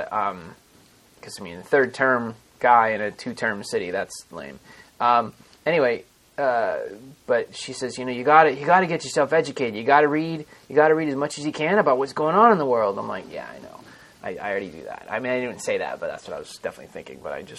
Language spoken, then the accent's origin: English; New Jersey, United States; You know, I grew up in Jersey, so I was an hour and 15 minutes from the city, Manhattan, which would be New York City